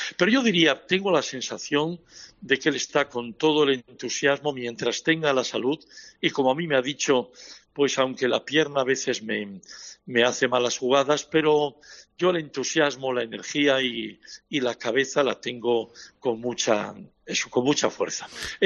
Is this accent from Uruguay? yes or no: no; Asturias, Spain; Entonces me tira todo el fútbol de mi tierra, porque insisto, tengo el defecto de que soy muy asturiano.